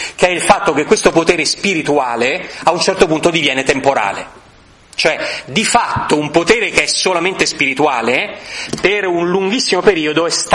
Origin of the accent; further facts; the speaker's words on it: Bologna, Emilia-Romagna, Italy; born there; per volontà di Dio, per caso, sono nato a Bologna, sono nato nel dicembre del 60.